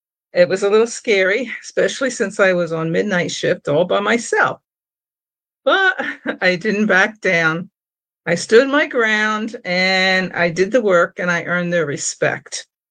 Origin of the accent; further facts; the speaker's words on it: New Jersey, United States; I'm proud to say I'm a New Jersey girl, born and raised in South Jersey.